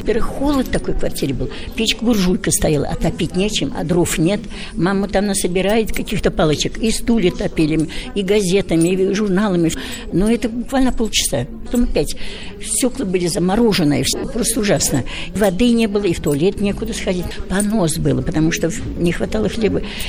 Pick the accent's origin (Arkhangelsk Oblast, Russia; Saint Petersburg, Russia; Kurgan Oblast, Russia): Saint Petersburg, Russia; now in Minsk, Belarus; Я родилась в Ленинграде в 1937 году. И все годы, всю блокаду провела в Ленинграде.